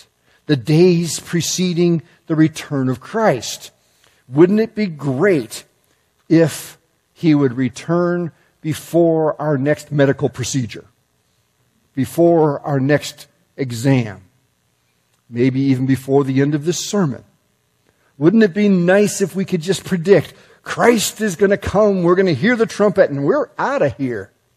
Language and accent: English; United States; I felt pretty good about it being an American.